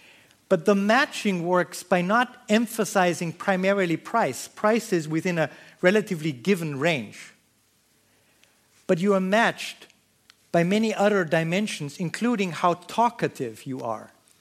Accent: Austria; When I was a kid, I grew up in Austria.

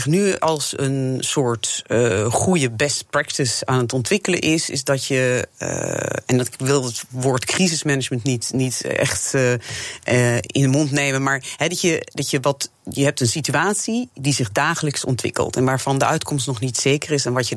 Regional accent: northern Italy, Italy; now in Netherlands; ik kom uit Noord-Italië...

